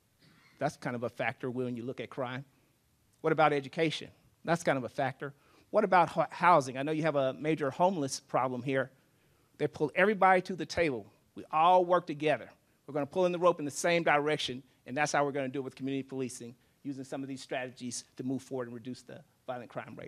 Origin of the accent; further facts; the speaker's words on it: Kansas City, United States; I grew up in Kansas City.